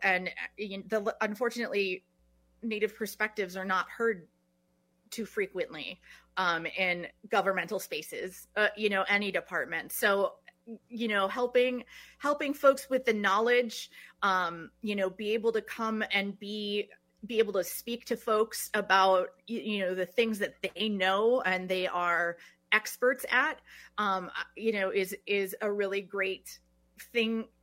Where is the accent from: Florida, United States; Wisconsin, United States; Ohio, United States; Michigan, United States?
Wisconsin, United States; Madison; born or raised there